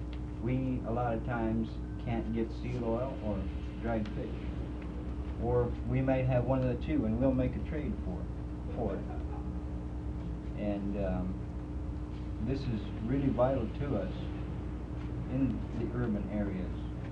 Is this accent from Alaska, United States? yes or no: yes; Eagle River, Alaska, United States; I live in an urban area. I'm from Eagle River.